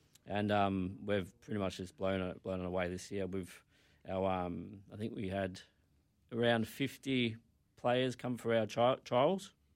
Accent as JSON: {"language": "English", "town": "Werribee", "region": "Victoria", "country": "Australia", "said": "I'm from Werribee, so Truganina, Hobbs Crossing, kind of over where I live."}